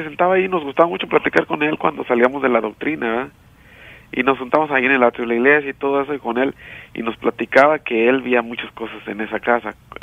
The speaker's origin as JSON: {"language": "Spanish", "town": "Los Campos", "country": "Mexico", "tie": "born or raised there", "said": "Mira, ahí mi pueblo se llama Los Campos."}